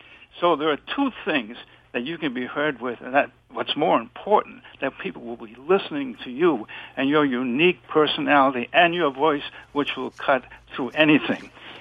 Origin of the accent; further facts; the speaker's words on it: New Hampshire, United States; also born or lived in New York; And I'm from New Hampshire, but I spent about 30 or 35 years or so singing in New York.